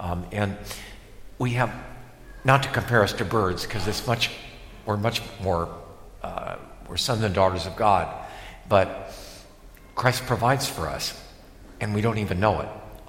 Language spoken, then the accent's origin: English; Ohio, United States; I grew up in Ohio, at least the elementary school years